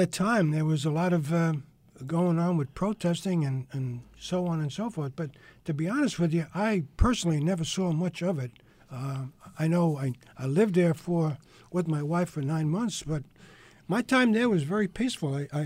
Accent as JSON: {"language": "English", "town": "Westbury", "region": "New York", "country": "United States", "tie": "born or raised there", "also_born_or_lived": "Ozark, United States", "said": "Okay. I was born in Westbury. Actually, I was born in the house that my parents built in 1934. I lived in Westbury all my life until I joined the service in 1954."}